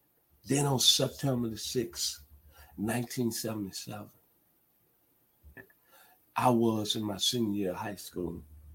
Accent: Memphis, Tennessee, United States; as a football factory in my hometown in Memphis, we're not South Florida, we're not Texas, we're not LA, we're not Lufkin, Texas.

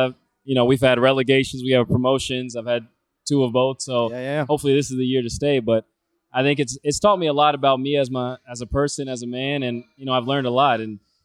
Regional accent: Kansas City, United States; Listen, I grew up in Kansas City. They made me into the man and player I am today.

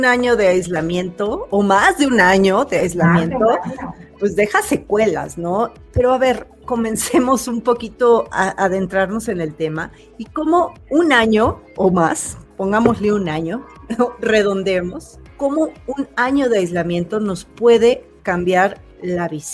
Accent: Mexico; subimos mucho de peso como mexicanos

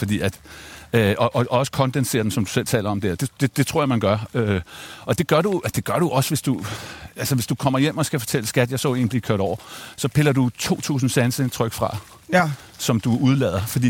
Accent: Frederiksværk, Capital Region of Denmark, Denmark; jeg er vokset op i Frederiksværk, som er sådan en arbejderby med et stålværksværk

